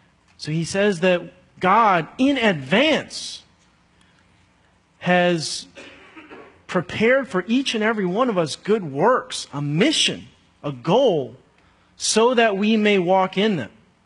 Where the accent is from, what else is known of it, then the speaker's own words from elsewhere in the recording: Chicago, Illinois, United States; And I'm a Bulls fan because I'm from Chicago.